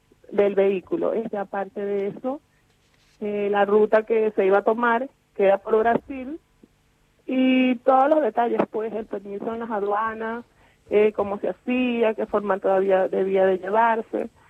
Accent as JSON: {"language": "Spanish", "town": "Ciudad Bolívar", "region": "Bolívar", "country": "Venezuela", "tie": "born or raised there", "moved": "yes", "said": "En mi país, yo lo viví antes de salir, me crié en Ciudad Bolívar. Una parte que se llama Bloques de la Paragua"}